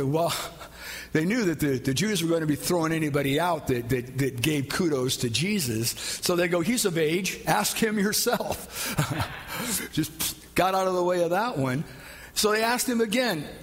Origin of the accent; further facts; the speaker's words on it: Iowa, United States; There was a song that I sang growing up in Iowa.